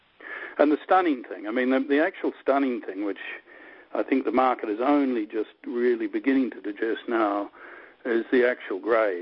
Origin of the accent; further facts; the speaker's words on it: Australia; I'm an Australian.